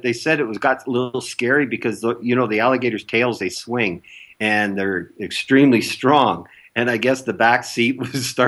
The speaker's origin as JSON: {"language": "English", "country": "Canada", "tie": "born or raised there", "said": "it's just like something out of the movies that growing up in Canada, you'd only see on TV."}